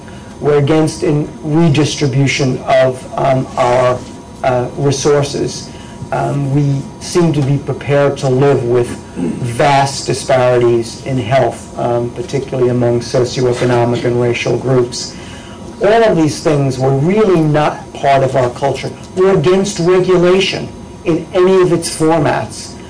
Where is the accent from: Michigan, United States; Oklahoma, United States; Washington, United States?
Washington, United States; we're not in Washington, in my home state